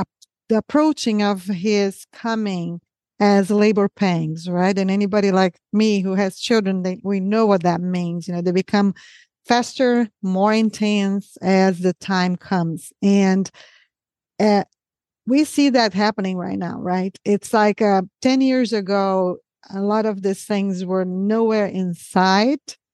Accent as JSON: {"language": "English", "country": "Brazil", "said": "I'm from Brazil"}